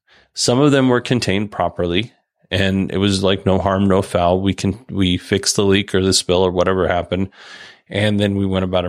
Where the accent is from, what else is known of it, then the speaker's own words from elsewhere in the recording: Alaska, United States; where I grew up in Alaska, there's a couple of Superfund sites